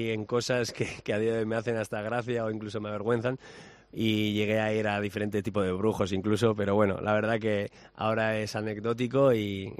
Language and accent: Spanish; Basque Country, Spain; pues como bien vasco que soy, empezaba a repartir leña